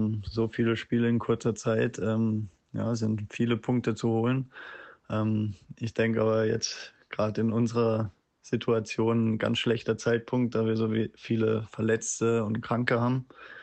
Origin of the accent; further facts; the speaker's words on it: Freiburg, Baden-Württemberg, Germany; Ich komme aus Freiburg, ist meine Heimatstadt, die ganze Jugend dort verbracht.